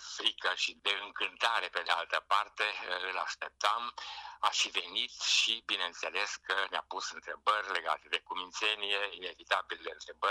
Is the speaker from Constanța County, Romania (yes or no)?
no; Maramureș County, Romania; eram la grădiniță, pentru că atunci era deja o grădiniță în satul meu de lângă Baia Mare